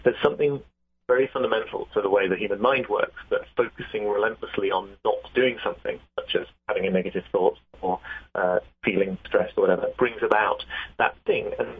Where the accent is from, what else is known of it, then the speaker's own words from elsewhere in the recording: the north of England, United Kingdom; now in United States; it's very clear as a Brit in America, I think, that it is especially American thing. I come from the north of England